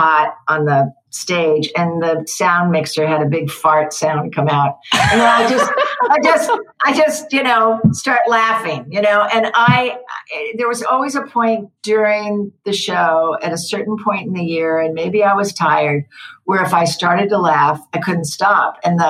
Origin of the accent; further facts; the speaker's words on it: Santa Clara, California, United States; Yeah, I grew up in Santa Clara, California, and we would, you know, whenever we could, we'd go over to Santa Cruz to the beach